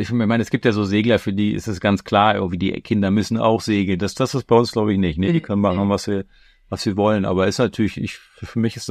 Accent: Wolfsburg, Lower Saxony, Germany; Also ich bin in Wolfsburg groß geworden, mitten im Binnenland, weit weg vom Wasser.

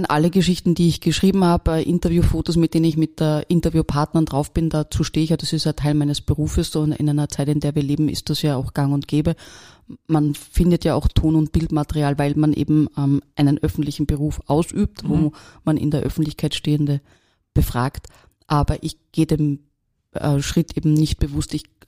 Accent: Salzburg, Austria; now in Vienna, Austria; ja, ich komme aus Salzburg, ja, da tragen viele Menschen Barberjacken und Hemden und einen gewissen Teil dieser, möchte ich fast sagen, dieser Uniform habe ich nie abgelegt, obwohl ich schon seit Jahrzehnten in Wien lebe

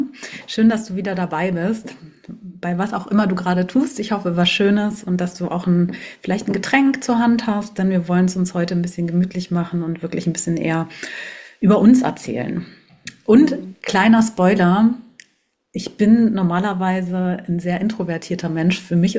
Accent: Hanover, Lower Saxony, Germany; ich komme aus Hannover, lebe dort mit meinem Lebenspartner zusammen.

